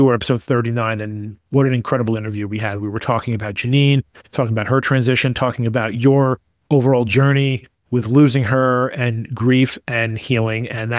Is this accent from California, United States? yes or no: no; New York, United States; I'm originally from New York.